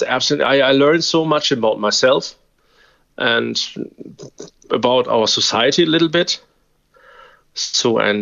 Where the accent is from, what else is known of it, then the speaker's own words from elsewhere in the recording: Hamburg, Germany; I'm from Hamburg, near Hamburg, Germany